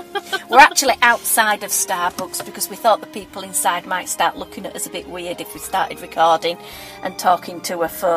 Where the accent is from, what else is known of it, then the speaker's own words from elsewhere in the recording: Leeds, Yorkshire and the Humber, United Kingdom; I'm definitely not posh, love. I'm from Leeds.